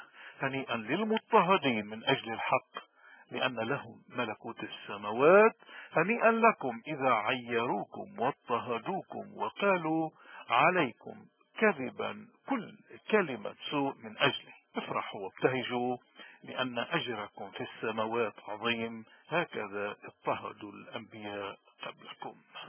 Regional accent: Lebanon; اليوم ما أحوجنا كلبنانيين وين ما كنا، وخصوصا اللي بيشتغلوا بالإعلام

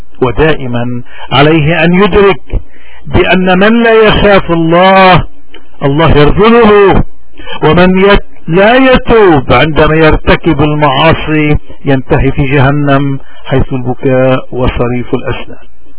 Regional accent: Lebanon; وهوني الضرورة بتقتضي اليوم كلبنانيين انه اليوم يكون الوقت للشجاعة وللشهادة للحق

